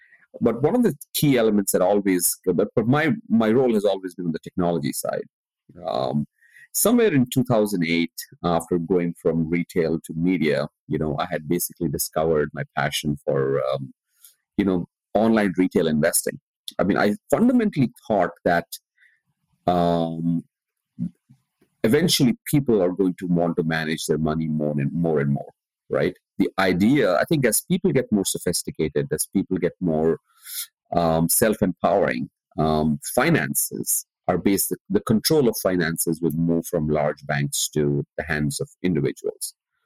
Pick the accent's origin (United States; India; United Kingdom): India; I was born and brought up in India.